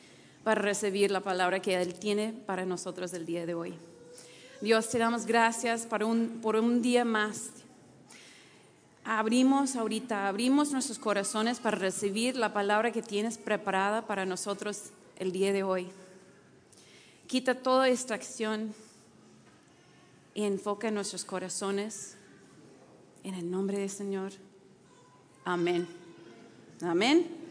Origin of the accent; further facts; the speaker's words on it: Wisconsin, United States; born there; yo nací en un estado en Estados Unidos que se llama Wisconsin.